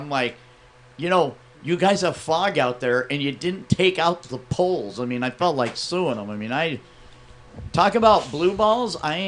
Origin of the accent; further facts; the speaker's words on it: Arizona, United States; Right next to my hometown.